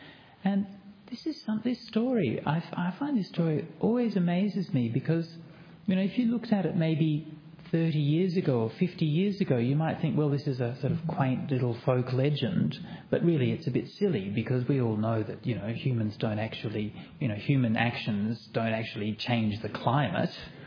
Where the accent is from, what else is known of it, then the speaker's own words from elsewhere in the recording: Australia; So there are many things about being Australian that I'm very proud of.